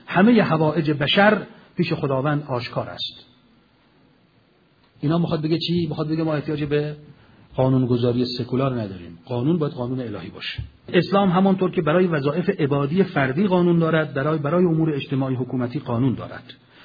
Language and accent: Persian; Iran; ما هم ایرانیم، افتخار کنیم